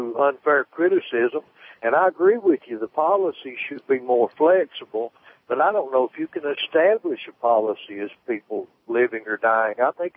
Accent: Tennessee, United States; Brother, I'm not from Indiana. I'm in Indiana. I'm from Tennessee.

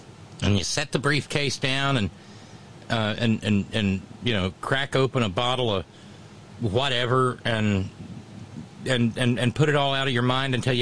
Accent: the South, United States; there's so much wrong with the South, and I can say that as a Southerner.

